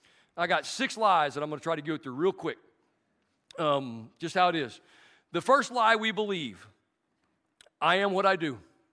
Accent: Arkansas, United States; I used West Virginia earlier. I'm from Arkansas. I'm from Arkansas. We got no branches there. We all related.

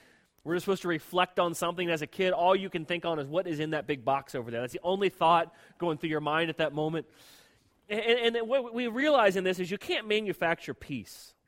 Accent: Florida, United States; This is just my memories growing up in Florida.

